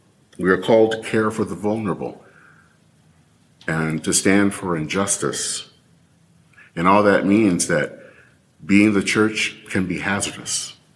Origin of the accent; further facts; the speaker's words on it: Michigan, United States; I grew up in the Black church, and as a kid growing up in Michigan